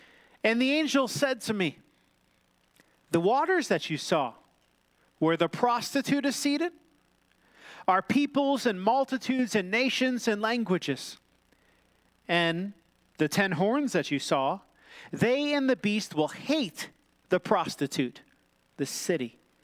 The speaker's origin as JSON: {"language": "English", "region": "Minnesota", "country": "United States", "said": "I'm from Minnesota, so I don't care, you know."}